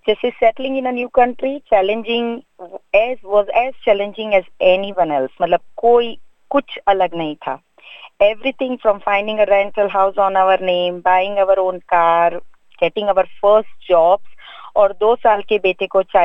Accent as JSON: {"language": "Urdu", "region": "Gujarat", "country": "India", "lives_now": "Toongabbie, Australia", "said": "میں اوریجنلی گجرات کی ہوں، انڈیا سے۔"}